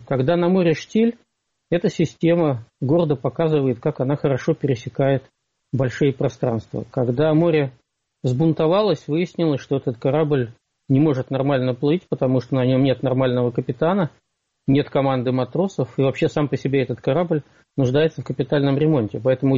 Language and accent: Russian; Pskov Oblast, Russia; но я человек из Псковской провинции, я псковский региональный депутат.